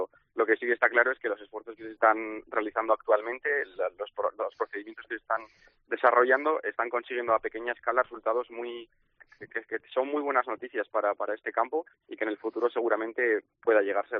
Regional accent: Logroño, La Rioja, Spain; now in Pamplona, Spain; Realmente soy de Logroño, pero estos últimos años he estado viviendo en Pamplona

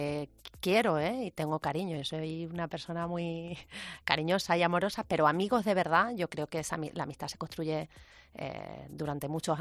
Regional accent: Extremadura, Spain; la ilusión por cambiar mi tierra y colocar a Extremadura en el mapa

